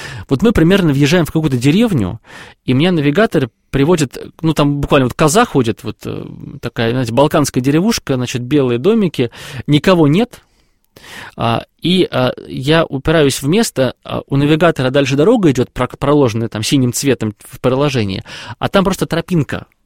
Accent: Moscow, Russia; как мы, избалованные москвичи

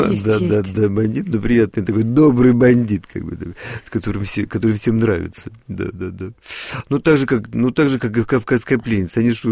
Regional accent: Chelyabinsk, Chelyabinsk Oblast, Russia; в моем родном городе Челябинске

